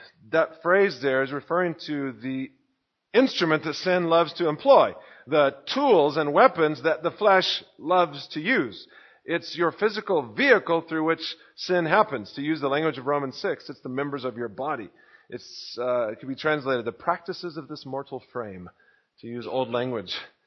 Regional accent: Texas, United States; This is growing up in Texas.

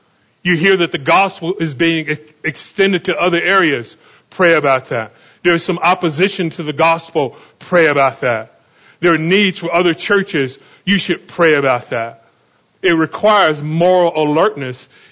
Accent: Florida, United States; now in California, United States; Yeah, and I remember the time we were together, and we were going to Florida, where I grew up from in the States, and visiting from California, and we had the 3 of them together.

